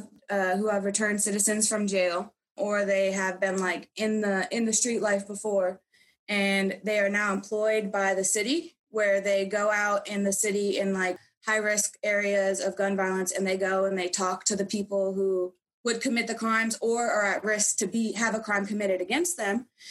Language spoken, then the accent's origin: English; Alaska, United States; also born or lived in Japan; I left Japan 3 months earlier to go home to my home state to attend college as a freshman year. And then 2 months after I arrived in Alaska, I was shot.